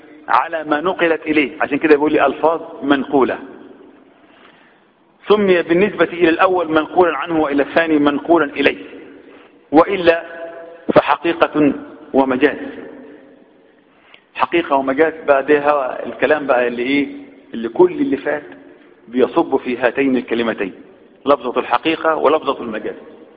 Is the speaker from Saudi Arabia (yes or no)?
no; Egypt